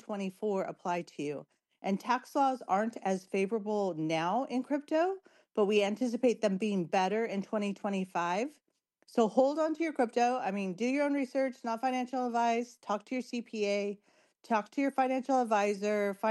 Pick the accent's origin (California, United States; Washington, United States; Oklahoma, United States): California, United States; But I'm from SoCal, so I'm used to these winds.